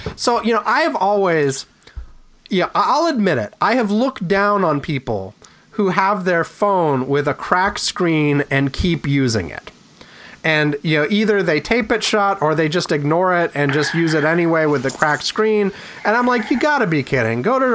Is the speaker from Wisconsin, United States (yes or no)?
yes; Madison, Wisconsin, United States; born there; also born or lived in Durham, United States / Bagamoyo, Tanzania / Mozambique / Indianapolis, United States; So anyway, I was born in Madison, Wisconsin. Then I moved to Durham, North Carolina. Then I moved to the town of Bagamoyo in Tanzania.